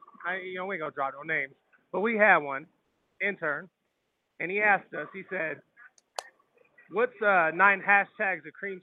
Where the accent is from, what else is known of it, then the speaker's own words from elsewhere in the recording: Oakland, California, United States; I'm born in San Francisco, raised in the Bay Area, Oakland, California.